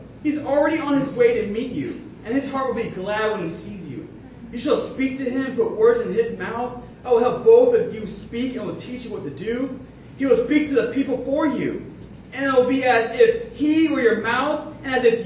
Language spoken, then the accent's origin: English; Springfield, Oregon, United States; growing up in Springfield, Oregon, is a very small, it's a small city